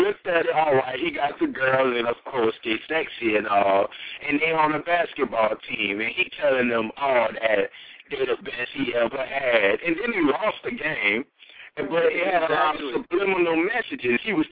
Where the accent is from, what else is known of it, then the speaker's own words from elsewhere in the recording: New Orleans, Louisiana, United States; that's because I'm from New Orleans, so I know a lot of people wouldn't know him.